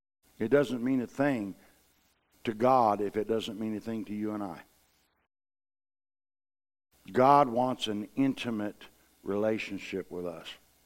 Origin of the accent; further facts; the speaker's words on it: Ireland; Well, Lord, I'm Irish.